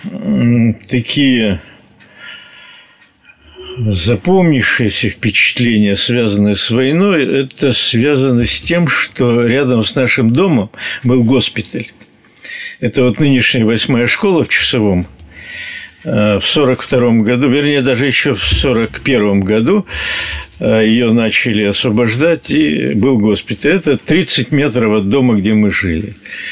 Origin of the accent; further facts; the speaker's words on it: Mariupol, Donetsk Oblast, Ukraine; born there; also born or lived in Makiivka; Родился в Мариуполе. В паспорте в первом была запись: станция Сартана, завод Ильича.